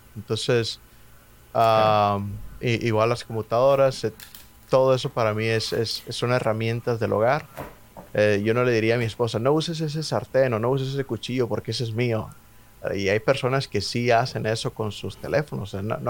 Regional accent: Mexico; now in United States; pues yo soy de México

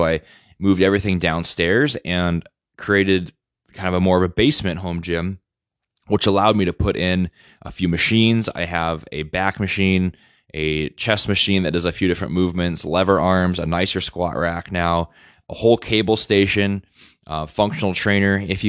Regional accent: North Dakota, United States; And then when I moved to North Dakota back to my home state in 2020

